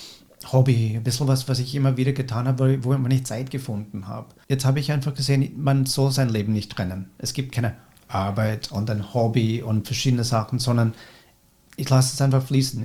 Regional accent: United States; now in Germany

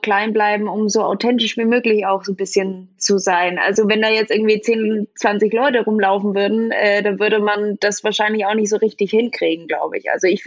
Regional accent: Saarland, Germany; Ich komme ursprünglich auch aus dem Saarland.

